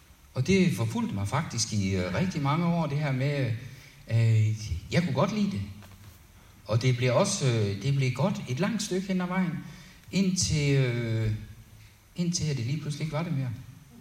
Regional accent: Copenhagen, Capital Region of Denmark, Denmark; Jeg er født og opvokset i København.

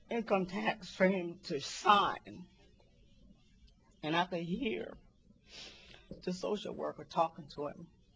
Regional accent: Jamaica; I come from the islands, y'all. I come from Jamaica.

